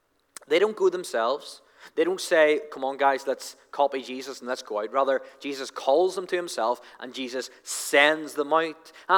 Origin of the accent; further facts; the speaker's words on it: Northern Ireland, United Kingdom; because we're from Northern Ireland.